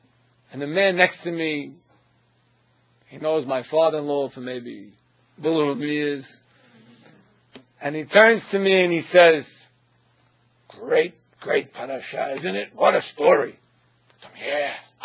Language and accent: English; Brooklyn, New York, United States; For those of you out of town, I just said talking, so you know I'm from Brooklyn.